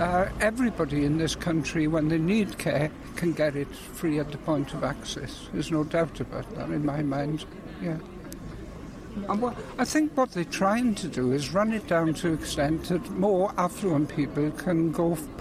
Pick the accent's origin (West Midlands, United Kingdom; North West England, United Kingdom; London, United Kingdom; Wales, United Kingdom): Wales, United Kingdom; born there; I was born in the South Wales Valleys when the NHS was formed by Nye Bevan in 1948, and I was one of the first babies born in an NHS hospital